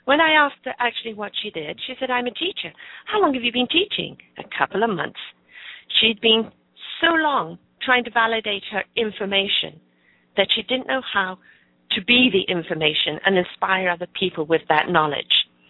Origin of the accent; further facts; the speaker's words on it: United Kingdom; I have a natural handicap. I am British. Our humor is dry.